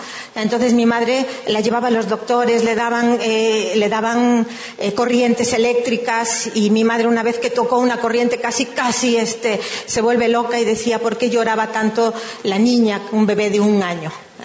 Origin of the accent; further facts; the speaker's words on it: Galicia, Spain; Yo soy española, como ya les dijeron. Nací en un pueblito, más bien, sí, en un pueblito a 14 kilómetros de Orense